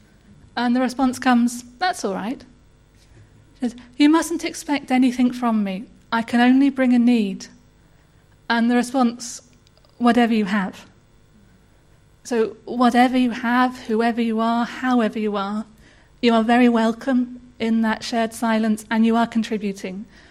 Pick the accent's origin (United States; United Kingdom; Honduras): United Kingdom; Bath, South West England; So I'm from Bath.